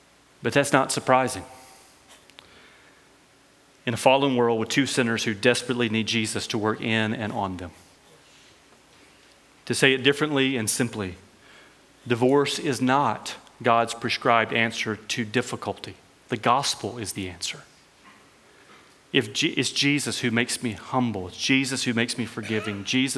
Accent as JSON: {"language": "English", "region": "Alabama", "country": "United States", "accent": "Northwest Alabama", "said": "My Northwest Alabama accent may make that difficult to hear."}